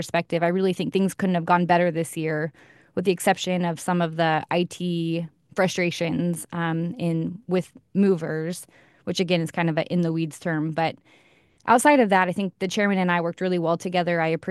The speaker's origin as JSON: {"language": "English", "town": "Springfield", "country": "United States", "tie": "born or raised there", "said": "Born and raised in Springfield and really just been the opportunity of a lifetime to represent my hometown up here in the Capitol."}